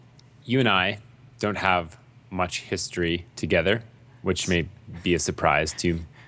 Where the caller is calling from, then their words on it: Edmonton, Alberta, Canada; I'm calling from Edmonton.